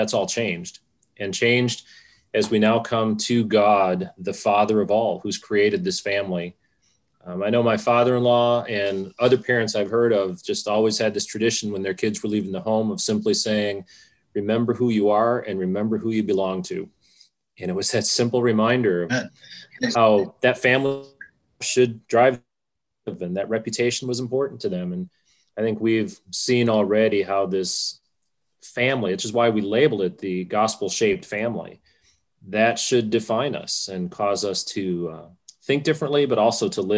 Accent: Michigan, United States; also born or lived in Wisconsin; And both Amy and I grew up in Michigan. We lived in Wisconsin for 8 years after we were married.

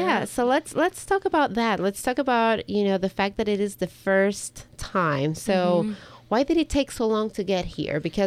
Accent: Ecuador; English is a second language; now in United States; coming from where I come from, and I'm from Ecuador

